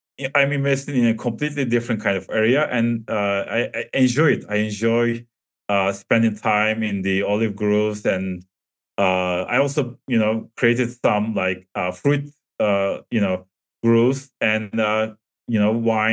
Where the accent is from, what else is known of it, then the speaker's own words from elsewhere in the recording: Turkey; Basically, I'm from Turkey